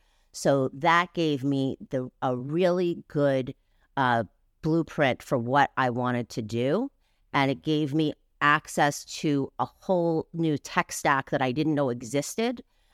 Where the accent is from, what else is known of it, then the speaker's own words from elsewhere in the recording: New York, United States; I grew up in New York. I grew up, you know, in the club scene and also very much involved in going to museums and art shows